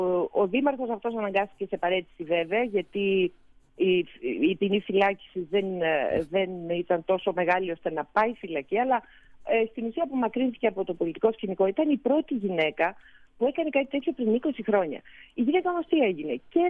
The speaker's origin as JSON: {"language": "Greek", "country": "Greece", "tie": "born or raised there", "said": "εγώ είμαι 58. Θέλω να πω ότι μεγάλωσα στην Ελλάδα"}